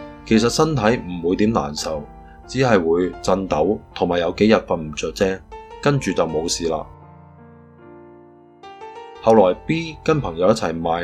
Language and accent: Cantonese; Singapore; 我从新加坡嚟，东南亚戒毒比加拿大容易